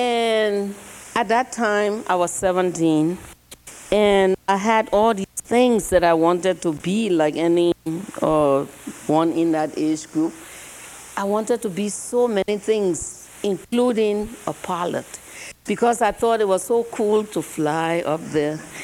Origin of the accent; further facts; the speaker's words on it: Liberia; accent: Liberian; And then with my Liberian accent, I need this mic so that you understand.